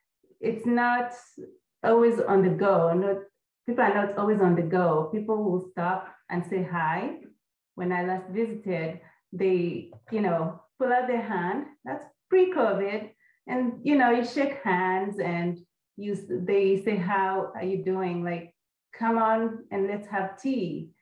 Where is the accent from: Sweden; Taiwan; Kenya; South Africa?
Kenya; now in North Carolina, United States; So I have been in North Carolina for about 23 years now. I'm originally from Kenya. Came to this country about 23 years ago.